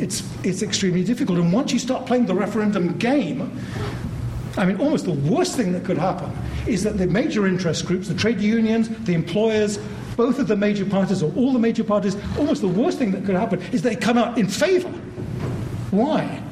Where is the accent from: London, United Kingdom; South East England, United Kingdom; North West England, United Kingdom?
London, United Kingdom; I'm a Londoner, I come from a country where I was taught